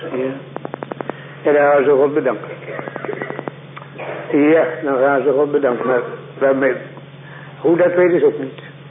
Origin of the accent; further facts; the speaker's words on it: Noord-Beveland, Zeeland, Netherlands; born there; En op die plaats waar ik geboren ben, in Noord-Beveland, daar heb ik een jongen zien sterven.